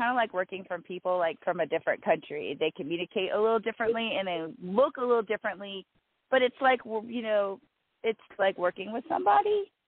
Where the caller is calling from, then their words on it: South Carolina, United States; I'm calling from South Carolina.